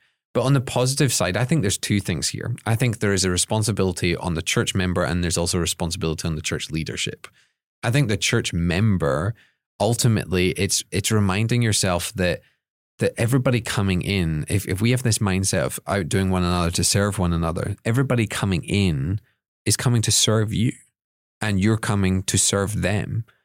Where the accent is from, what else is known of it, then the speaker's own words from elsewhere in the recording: Scotland, United Kingdom; because I'm Scottish, I often recognize the negative first.